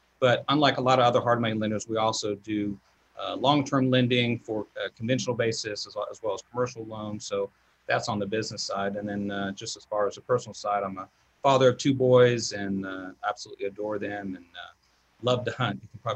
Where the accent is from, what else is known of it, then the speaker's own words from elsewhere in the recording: Texas, United States; I grew up in Texas, and most people that hunt, they grew up hunting with their dads and so forth.